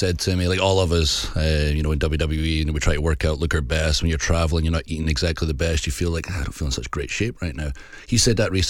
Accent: Scotland, United Kingdom; I'm so Scottish.

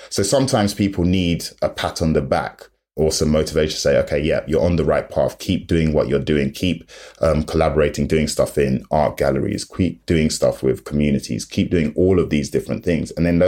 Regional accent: London, United Kingdom; I'm from London. I'm in South London.

